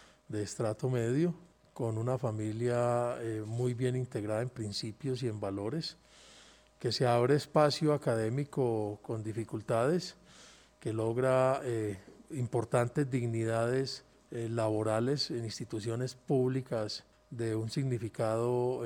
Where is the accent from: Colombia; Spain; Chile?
Colombia; Antioquia; muy contento como antioqueño de presidir hoy la Cámara de Representantes